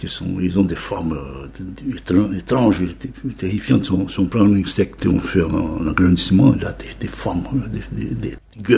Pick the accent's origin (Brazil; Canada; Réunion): Brazil; Rio de Janeiro; comme je suis brésilien, né à Rio